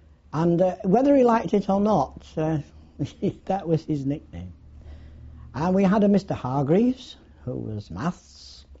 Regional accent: Hull, Yorkshire and the Humber, United Kingdom; I was born in Hull.

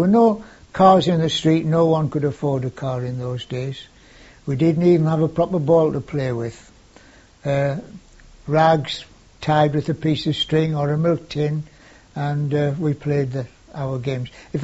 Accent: North East England, United Kingdom; born there; I was born in Farringdon Row. Now, the Row may sound rather posh, but in actual fact, just across the road was a wall behind which was the railway, the wagonway bringing the coal from the coal mines, taking them down to the shipyards

